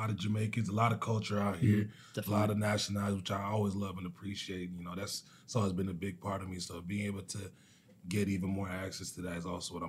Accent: Canada; I was born and raised in Canada, but I come from a Jamaican home. If you ask anybody, my family, my, you know, my parents, my brothers, it's Jamaican. It was just Jamaicans living in Canada.

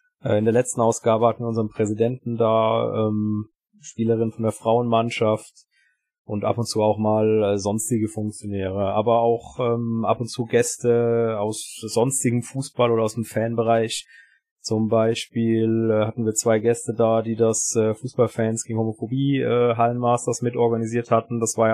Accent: Rhineland-Palatinate, Germany; now in Switzerland; Ich komme ursprünglich aus der Ecke von Koblenz, aus einem kleineren Ort.

